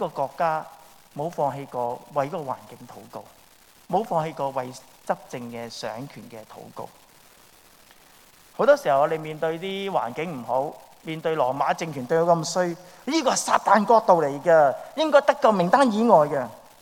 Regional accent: China; 我是中国人

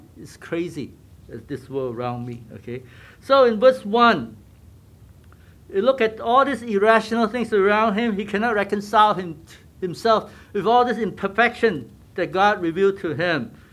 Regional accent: Malaysia; I'm from Malaysia originally, okay?

